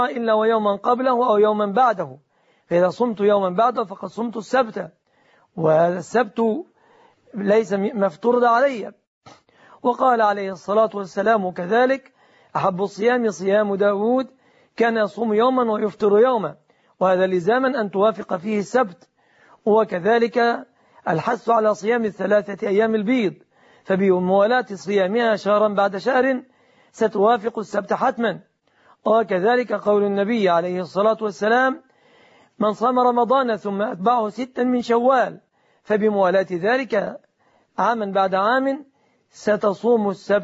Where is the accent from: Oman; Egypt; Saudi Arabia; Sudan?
Egypt; بلادنا مصر، فبلادنا والحمد لله مسلمة